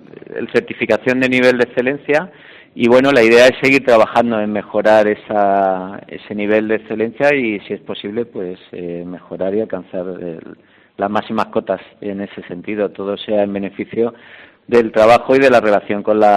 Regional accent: Málaga, Andalusia, Spain; born there; now in Talavera de la Reina, Spain; no siendo de aquí original, porque yo nací en Málaga, no teniendo familia

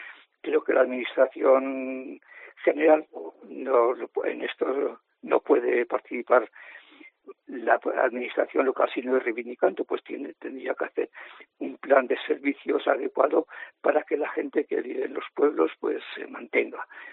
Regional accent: Ansó, Aragon, Spain; Yo viví, bueno, nací en Anso. fui incluso pastor trashumante con mi padre hasta los 16 años. A los 16 años me fui a Zaragoza a trabajar y estudiar, y he estado pues trabajando en Zaragoza hasta el año 2015.

